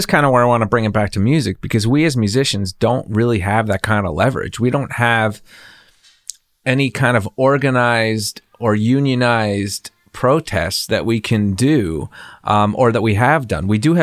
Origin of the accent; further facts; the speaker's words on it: New Jersey, United States; I grew up in Jersey originally, and we knew about Bethlehem and what happened